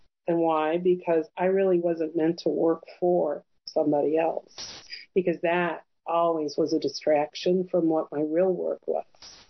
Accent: Chicago, Illinois, United States; now in Charlottesville, United States; I grew up in Chicago, moving from the Chicago suburbs to Charlottesville, Virginia was unheard of.

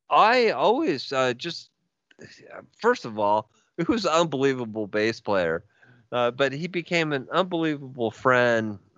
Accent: California, United States; First of all, I grew up in San Francisco Bay Area, and we were really liberal.

